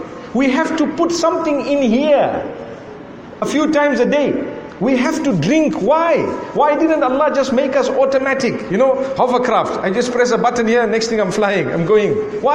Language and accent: English; Zimbabwe; I come from Zimbabwe, you can hear my accent.